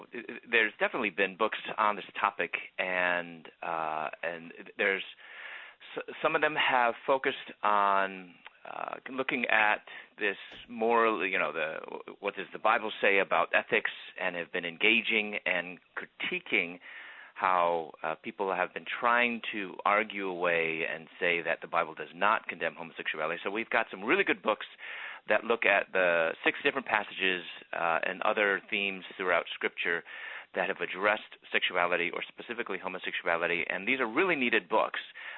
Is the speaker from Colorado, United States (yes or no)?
no; Chicago, Illinois, United States; I'm from Chicago. Then I moved to Louisville, Kentucky, where I was pursuing my doctorate in dentistry.